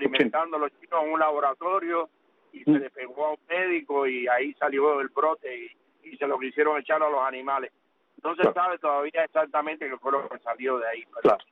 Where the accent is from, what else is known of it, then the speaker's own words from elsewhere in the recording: Cuba; Yo quiero decirle a mi pueblo cubano que se cuide